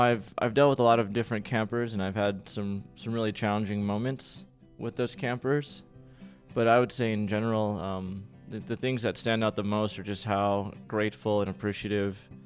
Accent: El Paso, Texas, United States; I am from El Paso, Texas. Good old 915.

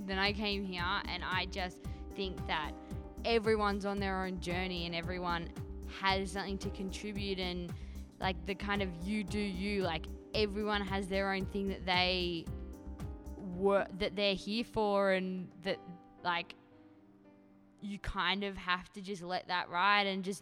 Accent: Melbourne, Victoria, Australia; I'm from Melbourne, Australia. So that's the second biggest city and the most southern city.

